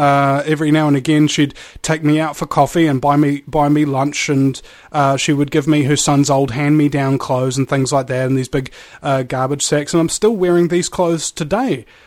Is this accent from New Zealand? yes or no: yes; New Zealand; I'm from New Zealand. I didn't get the reference